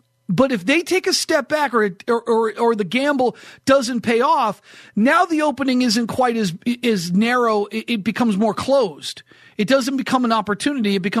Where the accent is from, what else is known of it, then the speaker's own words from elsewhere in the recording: Boston, Massachusetts, United States; the Celtics, for example, just growing up in Boston, just following the Celtics as closely as I did.